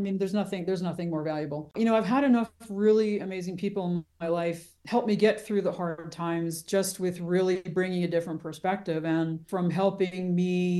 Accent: Philadelphia, Pennsylvania, United States; Well, I'm from Philly, so I must.

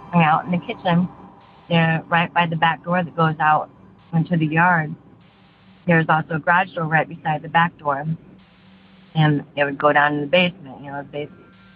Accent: St. Louis, Missouri, United States; I am from St. Louis, Missouri.

